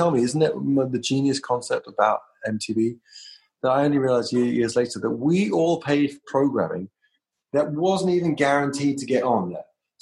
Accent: London, United Kingdom; moved away; I came from London.

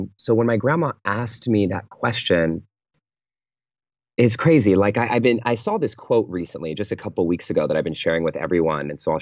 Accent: Pittsburg, California, United States; And so I fly home to the Bay Area, to my hometown called Pittsburgh, California. There is a Pittsburgh in California.

